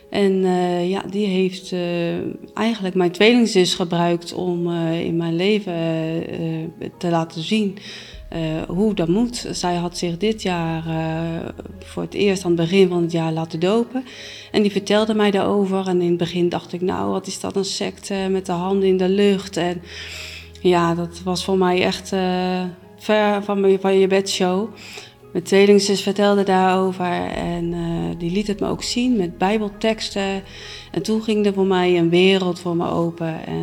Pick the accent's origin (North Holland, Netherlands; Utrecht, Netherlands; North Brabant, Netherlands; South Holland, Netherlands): South Holland, Netherlands; 's-Gravenzande; ik ben 44 jaar en ik kom uit Schravenzanden. Ik ben opgevoed van jongs af aan in de hervormde kerk.